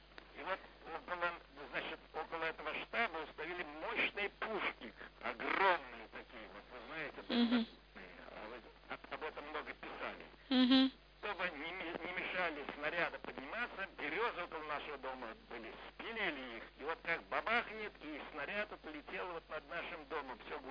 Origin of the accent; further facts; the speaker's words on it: Pskov Oblast, Russia; И мы решили возвращаться в свои родные пенаты, а я из Псковской области, там, где наш был дом когда-то, который мы сюда перевели, мы решили ехать в Псковскую область.